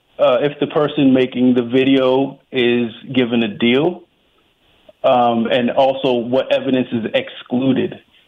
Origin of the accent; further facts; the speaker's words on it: Boston, Massachusetts, United States; I'm from Boston